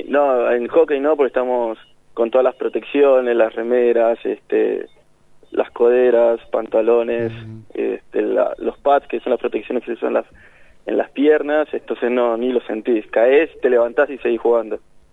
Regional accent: Buenos Aires, Argentina; Yo soy de Capital Federal.

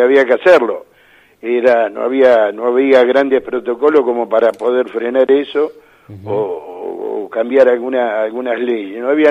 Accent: Ensenada, Buenos Aires Province, Argentina; born there; Mirá, yo nací en Ensenada

